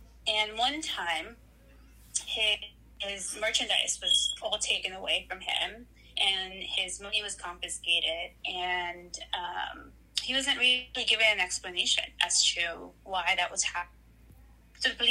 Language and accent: English; Brooklyn, New York, United States; I'm from Sunset Park, Brooklyn, New York.